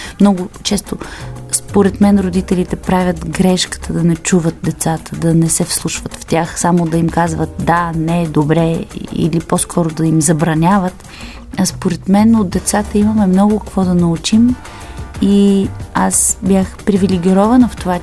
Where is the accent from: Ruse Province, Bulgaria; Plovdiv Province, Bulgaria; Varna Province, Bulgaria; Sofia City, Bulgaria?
Sofia City, Bulgaria; Sofia; София е моят роден град и ми е много мило и приятно, че всяка улица, всеки храст, всяко дърво ми напомня по нещо